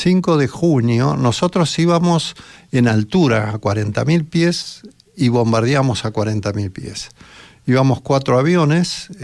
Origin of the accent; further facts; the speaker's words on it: Argentina; Son de la formación que hemos tenido durante años como argentinos.